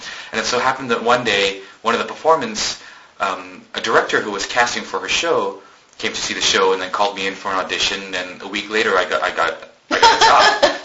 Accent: Malaysia; In Malaysia.

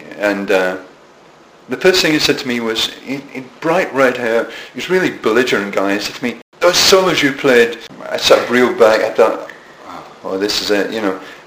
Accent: Greenock, Scotland, United Kingdom; we came from Greenock, and, I mean, Glasgow was like Las Vegas next to Greenock, you know.

